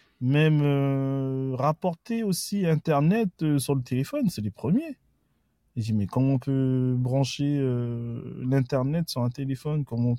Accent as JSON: {"language": "French", "town": "Bondy", "region": "Île-de-France", "country": "France", "tie": "born or raised there", "also_born_or_lived": "Marseille", "said": "Ouais, je viens de Bondy, près de la mairie de Bondy. Après, j'ai vécu un petit peu à Marseille"}